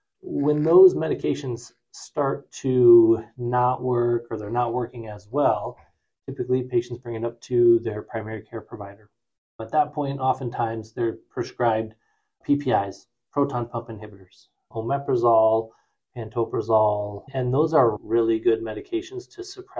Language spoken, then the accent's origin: English; Huron, South Dakota, United States; I grew up in Huron years and years ago.